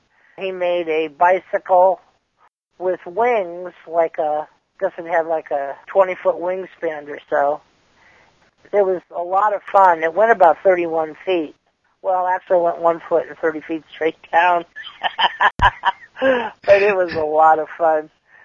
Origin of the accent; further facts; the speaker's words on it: St. Louis, Missouri, United States; Well, I was born in St. Louis. I was a child of the 50s. I grew up in the 50s.